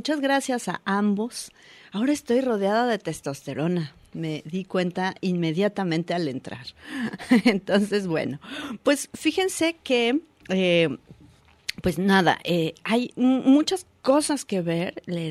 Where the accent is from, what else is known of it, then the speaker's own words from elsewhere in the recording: Mexico City, Mexico; soy chilanga y allá en la Ciudad de México no llueve como aquí